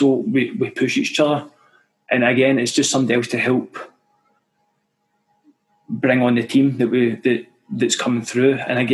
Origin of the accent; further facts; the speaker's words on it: Scotland, United Kingdom; I'm from Scotland, we're all whiter than Casper